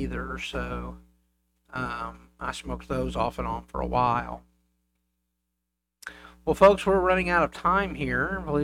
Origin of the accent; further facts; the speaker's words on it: Hopkinsville, Kentucky, United States; But we lived in my hometown of Hopkinsville, Kentucky. It has one of the largest Swiss or Sweet factories in the South.